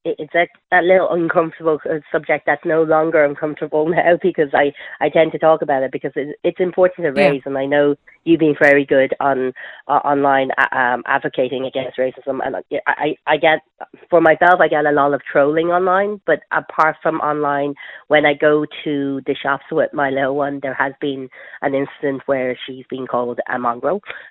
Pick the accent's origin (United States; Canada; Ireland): Ireland; I am not. I'm Irish myself. I think we're a wonderful nation.